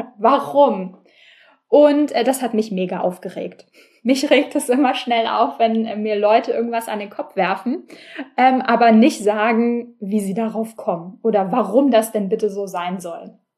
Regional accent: Berlin, Germany; ich bin Berlinerin

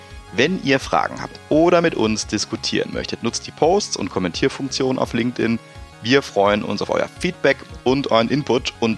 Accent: Rhineland, Germany; der Uli und ich als Rheinländer

